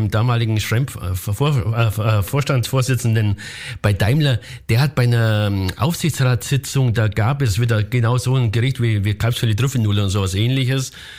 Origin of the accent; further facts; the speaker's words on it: Bavaria, Germany; Ich komme ja aus Bayern